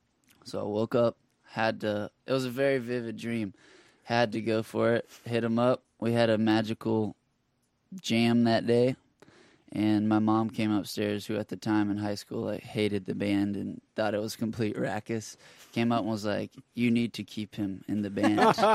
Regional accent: Anderson, South Carolina, United States; because I grew up in Anderson, South Carolina, about 300 miles away

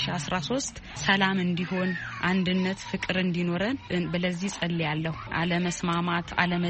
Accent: Ambo, Oromia, Ethiopia; የአምቦ ተወላጅ ነኝ።

